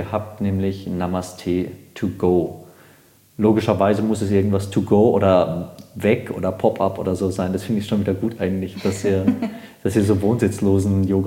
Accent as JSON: {"language": "German", "region": "Baden-Württemberg", "country": "Germany", "said": "Ich bin aus Baden-Württemberg, ist einfach so."}